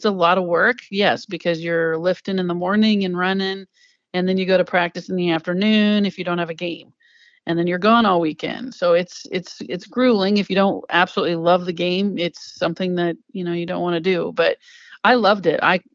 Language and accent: English; Sully, Iowa, United States; It was an hour and a half, hour and 45 minutes away from my house where I grew up in Sully.